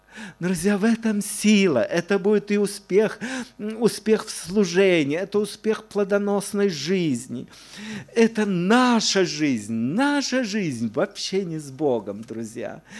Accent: Omsk Oblast, Russia; Я вырос в Омской области

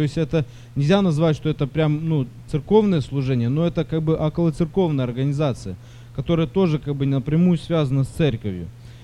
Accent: Florida, United States; я из Флориды, там несу служение.

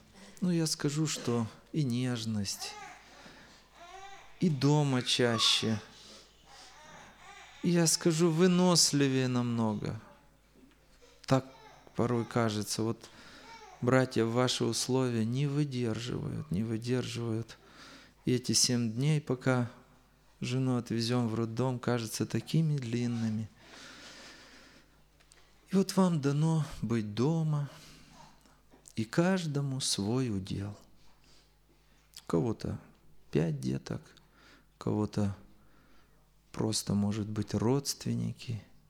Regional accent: Chisinau, Chișinău, Moldova; Я с Молдавии, с Кишинева. У меня 7 деток. 1 сынишка и 6 дочерей.

